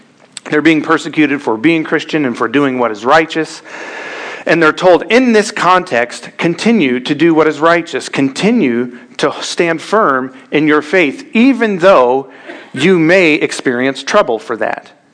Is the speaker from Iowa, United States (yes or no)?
no; Missouri, United States; I struggle with any language. I'm from Missouri, so throw me a bone.